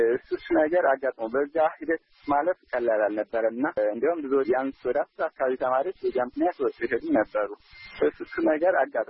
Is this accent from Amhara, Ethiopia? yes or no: yes; Amhara, Ethiopia; born there; ምዕራብ ጎጃም ሁሉን ተከለ ወረዳ ነው የተወለድኩት። ገጠራማ ክፍል ነው።